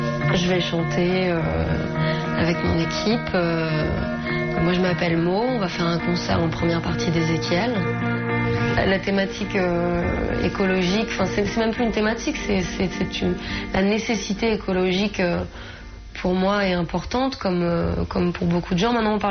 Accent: Corsica, France; moi j'ai grandi en Corse

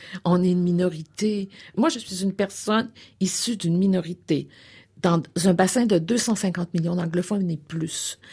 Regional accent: United States; French is a second language; je suis nord-américaine. Moi, je suis une Américaine. Une Américaine bizarre, mais une Américaine. Je suis une vraie Américaine, mais une Américaine qui parle français.

